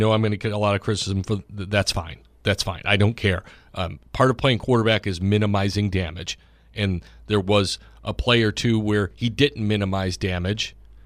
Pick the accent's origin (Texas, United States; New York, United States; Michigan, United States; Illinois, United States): Illinois, United States; Chicago; You know, I'm from Chicago. I watched the 85 Bears make every quarterback they played except for Dan Marino look silly.